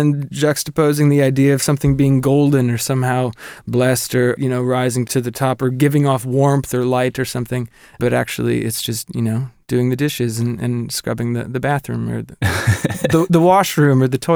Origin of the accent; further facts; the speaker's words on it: Midwest, United States; We're both from the American Midwest, sort of writing folk songs at the core